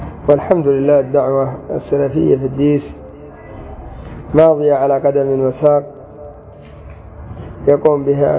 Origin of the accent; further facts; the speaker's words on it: Mukalla, Hadramaut, Yemen; صار عندنا في المكلة مأوى لطلاب العلم، صار عندنا في حضرموت الداخل عدة دور حديث